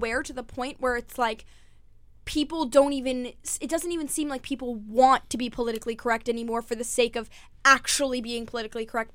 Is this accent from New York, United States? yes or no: yes; New York, United States; I'm growing up in New York